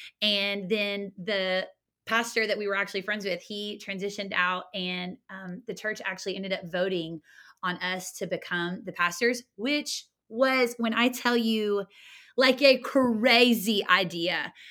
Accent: Marietta, Georgia, United States; I'm actually originally from Georgia, believe it or not.

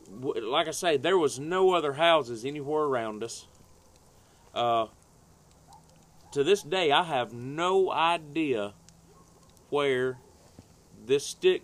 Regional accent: the South, United States; Again, growing up in the South, she was cooking hot dog weenies cut open with cheese in them.

